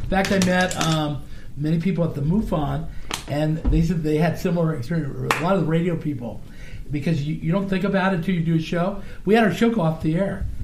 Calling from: Washington, District of Columbia, United States; Sorry about the lady. I'm calling from Washington, D.C.

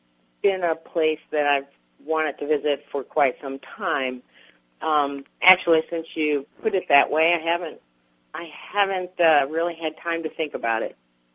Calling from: Illinois, United States; I'm calling from Illinois.

